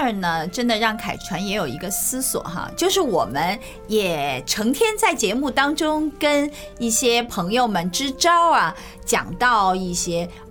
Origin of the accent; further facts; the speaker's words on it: China; 啊，我们中国人也特别讲这一句话哈